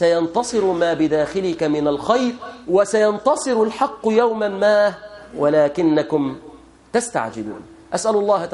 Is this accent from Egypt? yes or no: yes; Egypt; بلادنا مصر